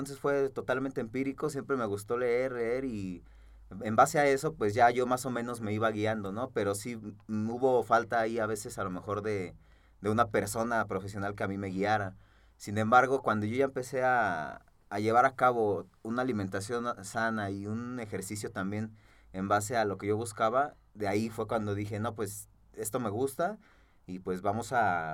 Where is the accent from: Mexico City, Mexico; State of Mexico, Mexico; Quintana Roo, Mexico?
State of Mexico, Mexico; Yo soy del Estado de México, nací en el Estado de México y hasta la fecha sigo viviendo en el lugar donde nací.